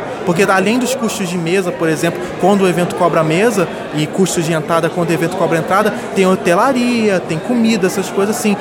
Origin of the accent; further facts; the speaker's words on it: Petrópolis, Rio de Janeiro, Brazil; Eu sou de Petrópolis